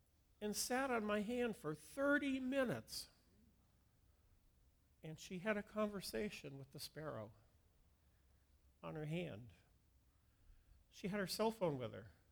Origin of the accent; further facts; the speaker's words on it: New Jersey, United States; I grew up in New Jersey where there's big waves, you know, along the New Jersey coast.